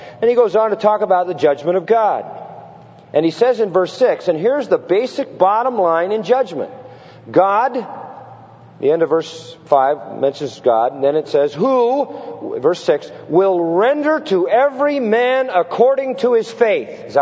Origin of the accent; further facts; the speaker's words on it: Scotland, United Kingdom; being the Scotsman that I am.